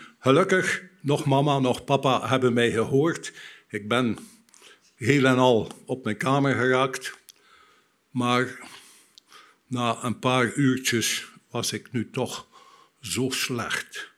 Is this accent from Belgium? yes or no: yes; West Flanders, Belgium; accent: West Flemish; Ik kom uit West-Vlaanderen. Uit een gezinnetje met vier kinderen.